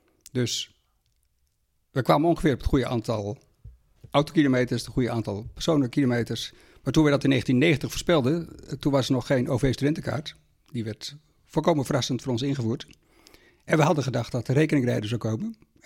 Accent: South Holland, Netherlands; now in Gouda, Netherlands; Zowel Anita, mijn echtgenote, als ik zijn geboren en getogen in de Alblasserwaard. Dus een echte Goudenaar word je dan nooit meer.

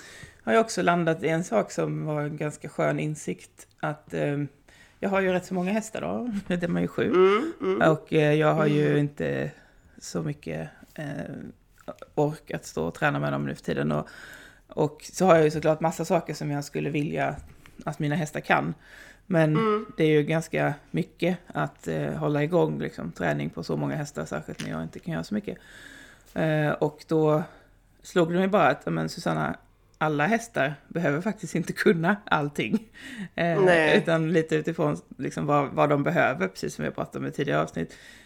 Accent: Sweden; vi pratar ju alltid om vädret, men vi är ju ändå svenskar

